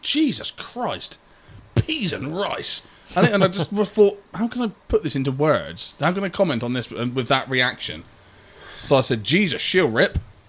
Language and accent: English; South West England, United Kingdom; I'm from Devon